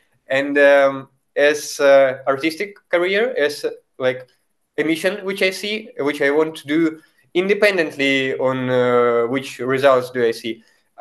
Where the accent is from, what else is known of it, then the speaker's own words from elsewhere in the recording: Belarus; English is a second language; I am originally from Belarus. And my culture, which is quite a rare culture, it inspires me a lot